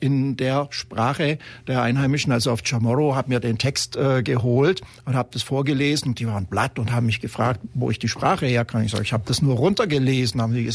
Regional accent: Ravensburg, Baden-Württemberg, Germany; Ich stamme aus Ravensburg. Bin dort auf die Schule gegangen

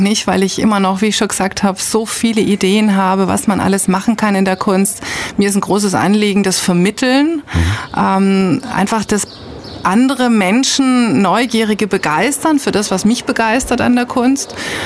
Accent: Frankfurt, Hesse, Germany; now in Ulm, Germany; bin ich kein eingeborener Schwabe, sondern komme eigentlich aus Frankfurt, habe dann Kunstgeschichte, Philosophie und Völkerkunde mit Schwerpunkt Afrikanistik und Altamerikanistik studiert in Mainz, Bonn, Madrid und Zürich.

